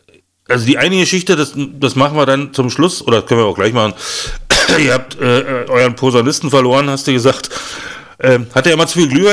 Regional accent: Schwerin, Mecklenburg-Vorpommern, Germany; ich komme aus Schwerin

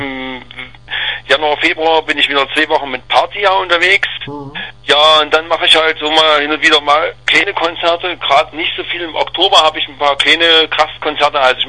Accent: Dresden, Saxony, Germany; ich bin aus Dresden, ich bin 34 Jahre alt.

